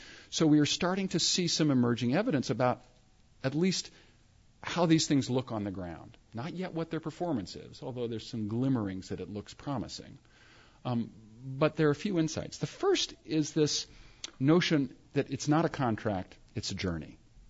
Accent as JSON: {"language": "English", "region": "Vermont", "country": "United States", "said": "maybe it's only because I'm from Vermont and we have relatively lousy land for grazing"}